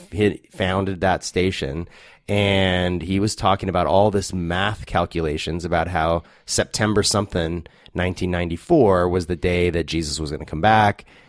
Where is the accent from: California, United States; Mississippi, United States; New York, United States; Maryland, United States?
California, United States; I grew up in the Inland Empire and frequently went to Newport Beach. That was sort of our beach.